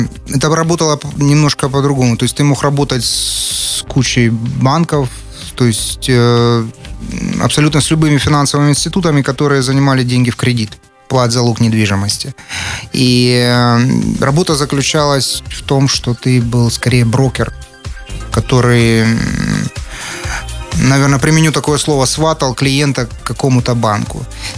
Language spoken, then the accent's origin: Russian; Rostov-on-Don, Rostov Oblast, Russia; moved away as an adult; now in United States; Я родом из Ростова-на-Дону. Приехал в США в 1998 году.